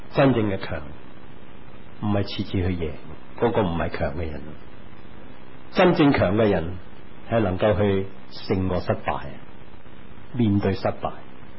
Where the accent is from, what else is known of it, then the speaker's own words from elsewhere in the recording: Hong Kong; 圣经里面有一个人物很能够表现到我们香港人，或者表现到我们自己的心态